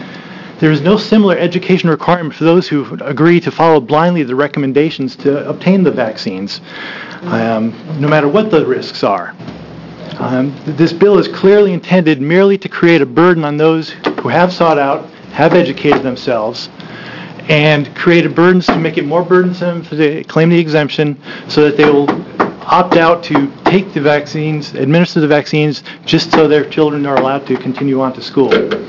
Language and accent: English; Portland, Oregon, United States; I'm an attorney from Portland, and I'm here to speak in opposition to Senate Bill 132.